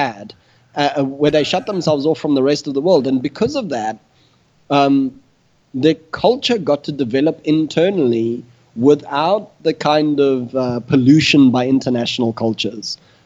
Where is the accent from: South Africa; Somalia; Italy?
South Africa; I grew up in South Africa in the closing stages of apartheid.